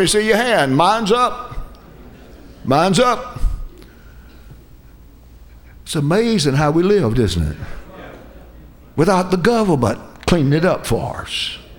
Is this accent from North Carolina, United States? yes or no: no; Haines City, Florida, United States; That's a good old Haines City term. There's lakes all around. I've used it ever since I was a kid around here.